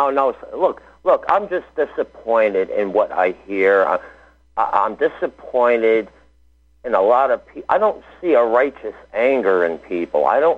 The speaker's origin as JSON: {"language": "English", "region": "New Jersey", "country": "United States", "said": "I'm originally from New Jersey. I moved here like 15 years ago."}